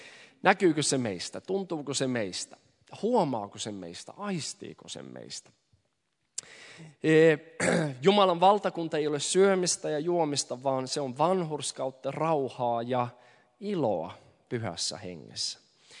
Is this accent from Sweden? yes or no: yes; Sweden; olen syntynyt täällä Ruotsissa ja kasvanut niin päin pois.